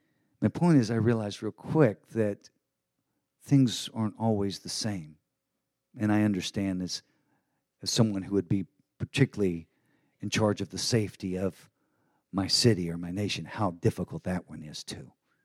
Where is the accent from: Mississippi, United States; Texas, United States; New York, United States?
Texas, United States; But as a man and being a Texan, Joe, you know this here.